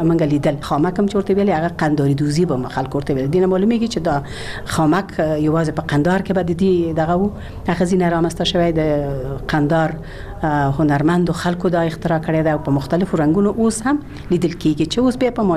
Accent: Ghazni, Afghanistan; born there; او زه خو په غزنی کې زیږېدلې یم او د غزنی خلک مې لیدلی دي

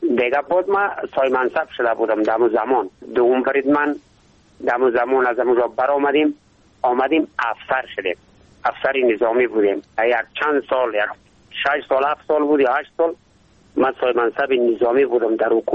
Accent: Ishkashim, Badakhshan, Afghanistan; از امو قدیم از بابا و اجداد در ولسوالی اشکاشمی بدخشان ما زاده شدم

